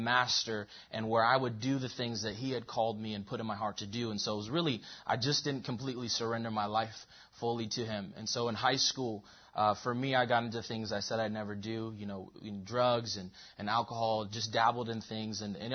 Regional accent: Everett, Washington, United States; I actually grew up in the church. I grew up in Everett, just right on the same street as Manor High School.

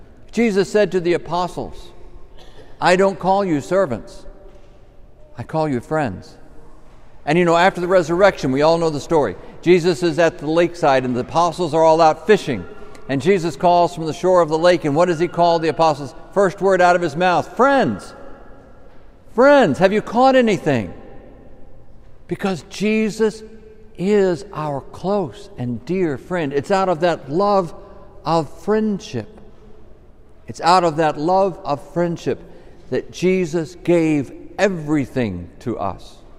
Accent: Henderson, Texas, United States; We grew up together in Henderson, Texas. You're going to have to get a big map to find Henderson, Texas.

